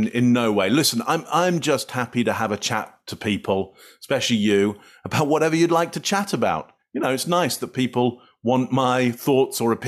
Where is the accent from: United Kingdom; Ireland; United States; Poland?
United Kingdom; England; I come from England, so we're surrounded by coast.